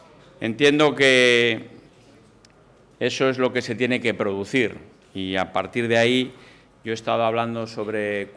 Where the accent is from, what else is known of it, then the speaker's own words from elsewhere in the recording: Castile and León, Spain; por todos estos ataques continuos hacia mi tierra, hacia Castilla y León